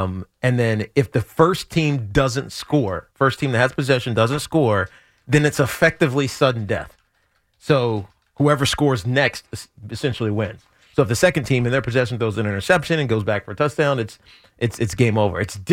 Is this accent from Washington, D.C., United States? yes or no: yes; Washington, D.C., United States; I respect that. I grew up in Washington, as you know.